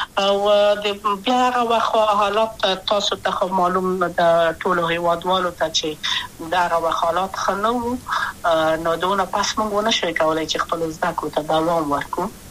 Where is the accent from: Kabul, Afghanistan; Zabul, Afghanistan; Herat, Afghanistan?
Kabul, Afghanistan; also born or lived in Wardak; زه خو اصلا د وردګو ولایت یم. د پلار می د وردګو ولایت ته خلګنسم چې دلې د کابل په تختپل سیمه کې یم او لویا شویم کابل کې هم